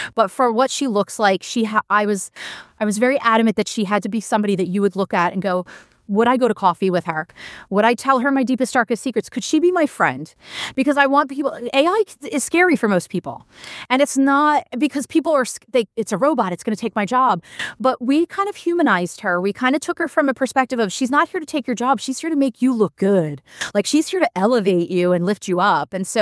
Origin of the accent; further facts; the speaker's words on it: Philadelphia, Pennsylvania, United States; And look, I grew up in Philadelphia.